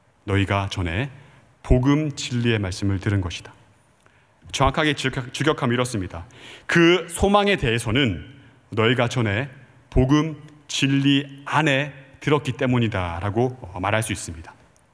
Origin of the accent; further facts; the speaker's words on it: Geoje, South Gyeongsang, South Korea; 고향이 거제도입니다.